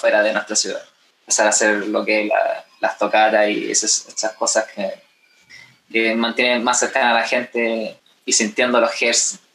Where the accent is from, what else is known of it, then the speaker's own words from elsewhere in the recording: Santiago, Santiago Metropolitan Region, Chile; Somos de Santiago de Chile, así que fuimos a Valparaíso a mostrar nuestra música por primera vez.